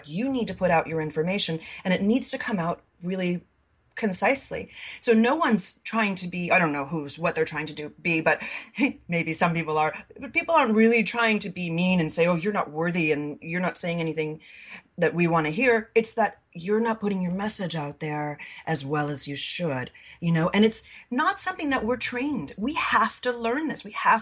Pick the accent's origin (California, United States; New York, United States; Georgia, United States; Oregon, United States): New York, United States; Long Island; accent: Long Island; At the age of 14, I changed my Long Island accent.